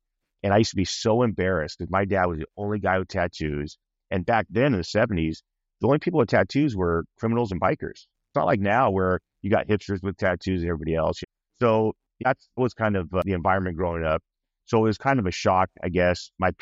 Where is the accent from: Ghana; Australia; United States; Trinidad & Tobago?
United States; Ventura, California; So I grew up in Ventura, Ventura, California, and I had four siblings